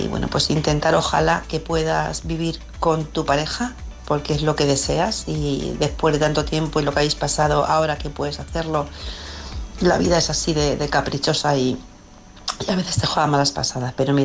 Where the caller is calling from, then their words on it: Alcorcón, Community of Madrid, Spain; de Alcorcón.